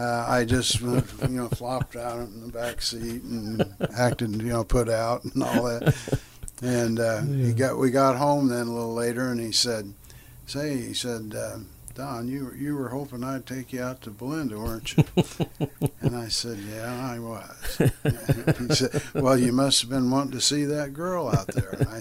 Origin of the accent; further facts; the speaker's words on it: Waukegan, Illinois, United States; born there; I was born in Waukegan, Illinois, because my dad was in the Navy